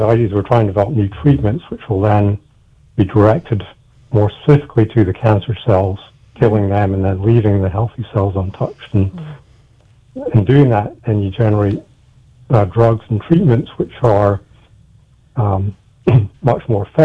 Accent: Scotland, United Kingdom; accent: Scottish; so I'm originally from Scotland. You probably maybe gathered that from my name and from my accent as well.

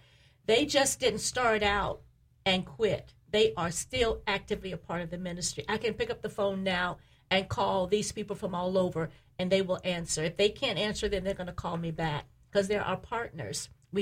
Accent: Fort Pierce, Florida, United States; growing up in Fort Pierce and my father being a farming contractor, taking us up to Maryland and Virginia to work in the fields.

